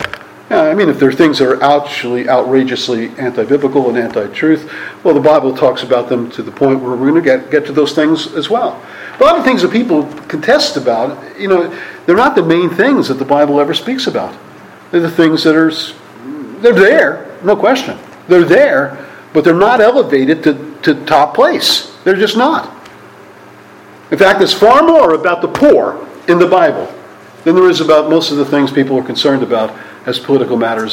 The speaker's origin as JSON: {"language": "English", "region": "New York", "country": "United States", "said": "And I told them, I was from New York."}